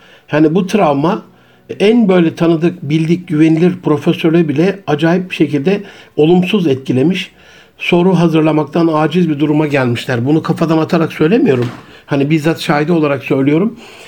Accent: Gaziantep, Turkey; Ben geçen memleketime gittim, Gaziantep'e.

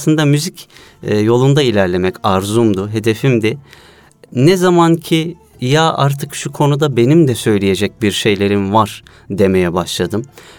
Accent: Isparta, Turkey; also born or lived in Austria; bir 23 yıl kadar Avusturya'da yaşam sürdürdük. Sonrasında 2016 yılında 1 Mayıs ayında Isparta'ya, memleketime yerleştim. 2016'dan bu yana da vatanımızdayız. Artık temelli dönüş yaptık.

